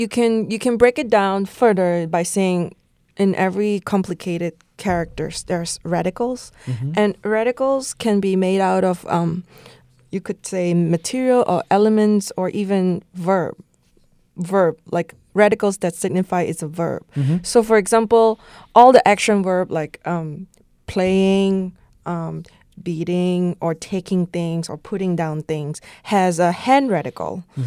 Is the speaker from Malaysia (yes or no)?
yes; Malaysia; first language Chinese; English is a second language; Actually, it's my mother tongue. I grew up in Malaysia.